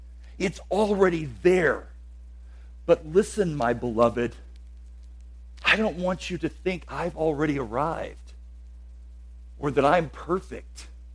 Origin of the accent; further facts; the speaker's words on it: the South, United States; it pains me to say this, as a Southerner born and bred